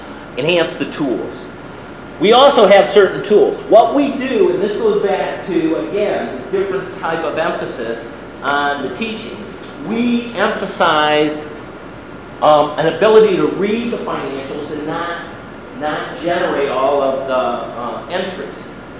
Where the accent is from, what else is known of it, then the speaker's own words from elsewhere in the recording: Detroit, Michigan, United States; I grew up in Detroit, so I always use Detroit.